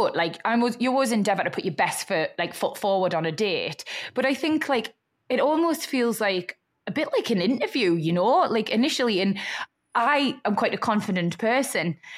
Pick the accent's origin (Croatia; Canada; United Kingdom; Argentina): United Kingdom; North East England; accent: Geordie; I'm a Geordie. Do you know what I mean? Like, I haven't changed a bit, blah, blah, blah. Proud of me roots, salt of the earth.